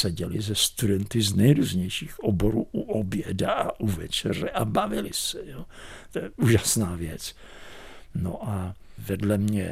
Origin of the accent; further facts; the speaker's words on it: Prague, Czechia; born there; Já jsem válečné dítě, já jsem se narodil v roce 1943 tady v Praze